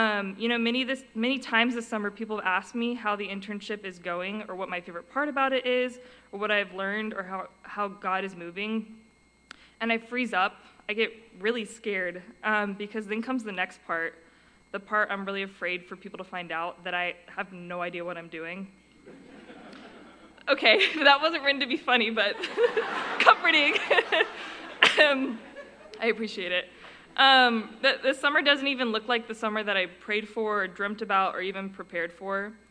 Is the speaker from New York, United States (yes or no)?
no; Nashville, Tennessee, United States; also born or lived in Jacksonville, Florida; I grew up in Nashville, Tennessee, and then Jacksonville, Florida.